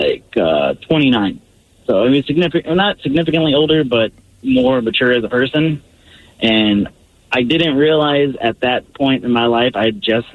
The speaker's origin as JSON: {"language": "English", "town": "Chicago", "region": "Illinois", "country": "United States", "tie": "born or raised there", "also_born_or_lived": "Texas / Indiana", "lives_now": "Seattle, United States", "said": "I mean, I grew up in Texas. I lived in small town Indiana, but Chicago is where I grew up because those are where those people who pulled me into adulthood"}